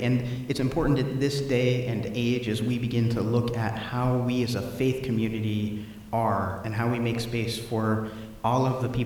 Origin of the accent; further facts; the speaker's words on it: New England, United States; I come from New England, where every church has, where we have the light sconces